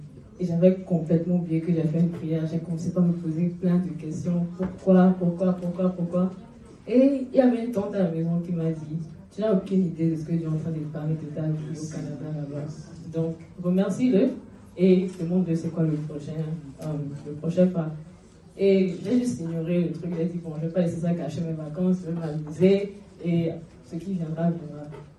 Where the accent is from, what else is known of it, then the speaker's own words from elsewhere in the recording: Benin; Je viens de Bénin.